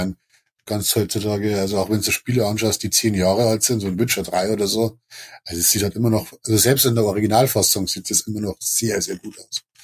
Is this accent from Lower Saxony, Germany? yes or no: no; Bavaria, Germany; Ich bin Bayer